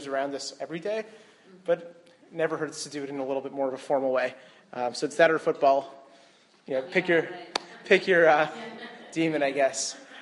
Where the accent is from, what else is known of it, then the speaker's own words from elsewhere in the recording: Canada; Being a Canadian, I have no responsibilities on this holiday.